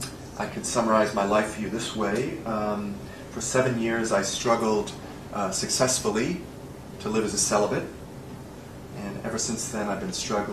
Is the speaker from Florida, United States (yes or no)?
no; New York City, New York, United States; Okay, I'm from New York City.